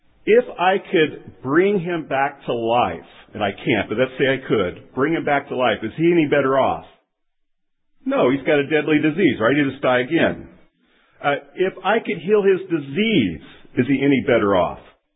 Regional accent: Kansas, United States; moved away; I grew up in Kansas and moved to the North.

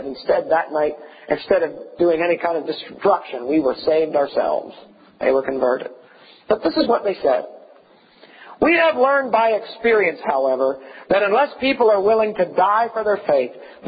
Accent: the South, United States; I'm from the South, and everybody's a Christian in the South, so they say.

